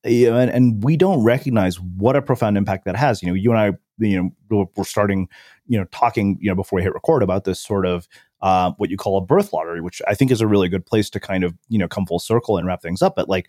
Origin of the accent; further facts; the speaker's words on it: India; growing up in India, where, you know, when our parents were growing up, their outcomes were pretty much binary.